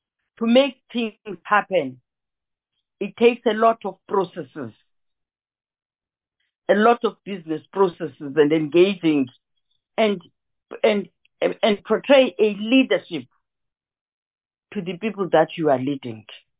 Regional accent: Eastern Cape, South Africa; I come from the Eastern Cape. I still want to hear, have you arrived in the Eastern Cape?

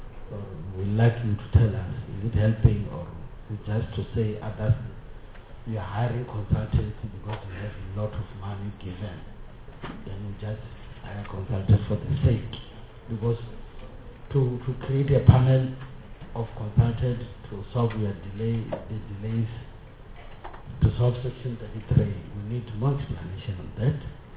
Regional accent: Limpopo, South Africa; I'm from Limpopo also.

